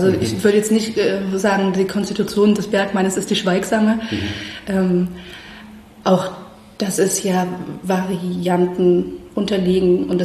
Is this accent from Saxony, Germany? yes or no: yes; Chemnitz, Saxony, Germany; Also wir sind ja dann in Chemnitz aufgewachsen. Ich habe auch eine ganze Weile bei meiner Oma auch gelebt.